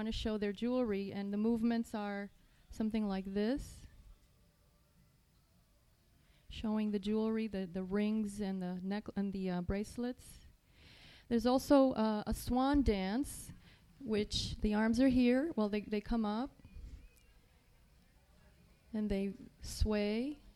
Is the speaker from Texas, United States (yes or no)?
no; Florida, United States; I'm from South Florida, Broward.